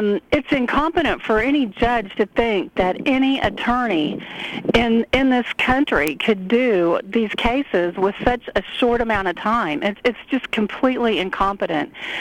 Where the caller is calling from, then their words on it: Raytown, Missouri, United States; I'm calling from Raytown, Missouri.